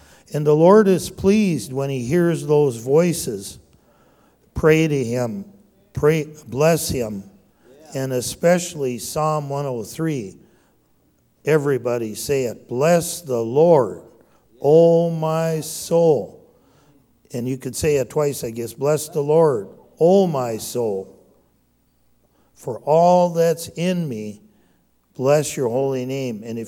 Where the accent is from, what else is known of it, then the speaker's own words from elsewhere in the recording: Minnesota, United States; And I'm from the First Nation of White Earth Ojibwe.